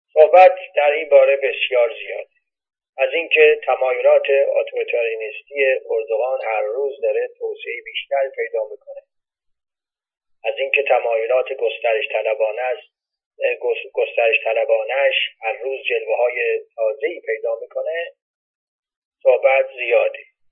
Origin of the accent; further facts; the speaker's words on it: Iran; من به عنوان یه ایرانی